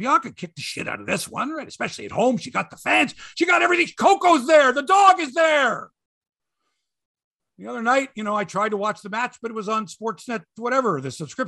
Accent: Canada; I'm a Canadian tennis fan. I want to watch my Canadians too

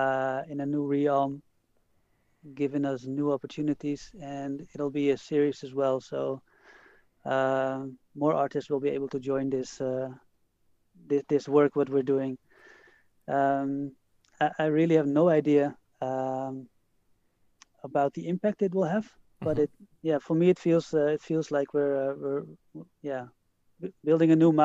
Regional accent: Haarlem, North Holland, Netherlands; English is a second language; I'm going to have a small exhibition space in the center of Haarlem here, in my hometown.

